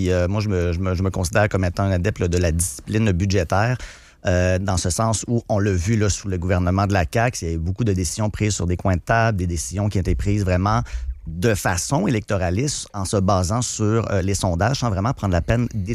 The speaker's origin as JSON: {"language": "French", "town": "Quebec City", "region": "Quebec", "country": "Canada", "said": "Ouais, moi, je viens de Québec, je suis établi à Québec."}